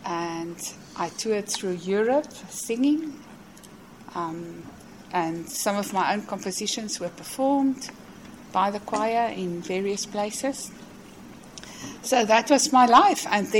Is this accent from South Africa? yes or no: yes; South Africa; I'm South African, but I also have a British nationality. But I was born in South Africa and I studied there.